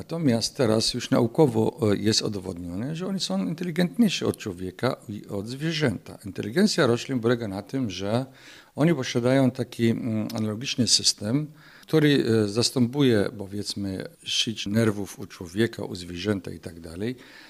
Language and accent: Polish; Syria; Polish is a second language; now in Poland; bo ja pochodzę z Syrii